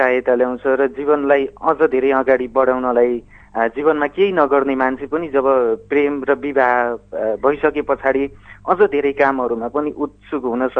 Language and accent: Nepali; Sisakhani, Gandaki Province, Nepal; now in Udayapur, Nepal; म बागलुङ सिसाखानीको मान्छे, अहिले भने उदयपुरबाट